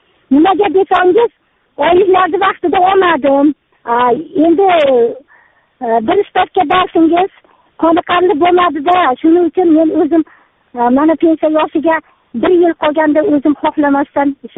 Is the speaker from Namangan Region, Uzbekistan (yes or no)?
yes; Chust, Namangan Region, Uzbekistan; moved away as an adult; now in Almaty, Kazakhstan; Men Chustumandanman, Namangan viloyati. Hozir Qozog'istondaman, Almatada. Yetti yil bo'ldi Almataga kelganimga.